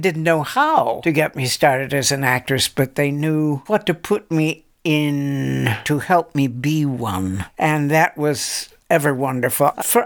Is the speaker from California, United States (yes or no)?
yes; Los Angeles, California, United States; also born or lived in Shreveport; I was born in Shreveport, but then my parents moved to California, so I grew up in Los Angeles, a cosmopolitan child.